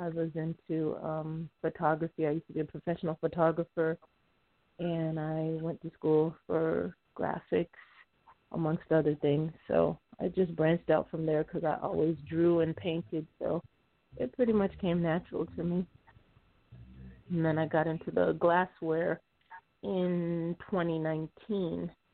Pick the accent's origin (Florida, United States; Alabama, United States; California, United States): Florida, United States; Miami; now in Tampa, United States; I am from Miami originally. I've been in Tampa exactly 10 years now.